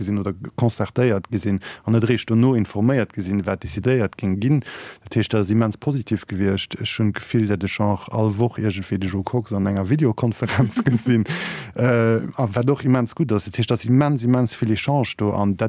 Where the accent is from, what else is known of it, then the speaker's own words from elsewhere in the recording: Switzerland; erstens als Schweizer